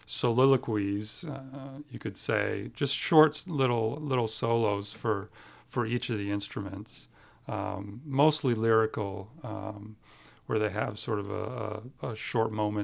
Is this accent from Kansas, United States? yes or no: no; Vermont, United States; now in Houston, United States; I'm in Houston. I've been at Rice University in Houston for 16 years now, although I grew up on the East Coast in Vermont.